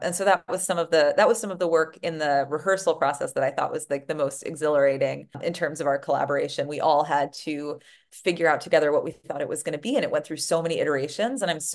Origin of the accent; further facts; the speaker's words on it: New York City, New York, United States; Well, I grew up experiencing a lot of musical theater. I'm from New York City. My family went to the theater a lot, and I saw a lot of musicals as a kid.